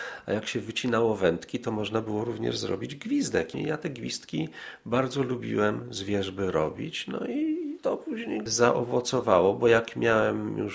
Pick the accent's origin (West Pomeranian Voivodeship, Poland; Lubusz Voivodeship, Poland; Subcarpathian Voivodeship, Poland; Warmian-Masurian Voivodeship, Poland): Warmian-Masurian Voivodeship, Poland; Lidzbark Warmiński; wtedy jeszcze mieszkałem w Lidzbarku Warmińskim, urodziłem się w ogóle tam.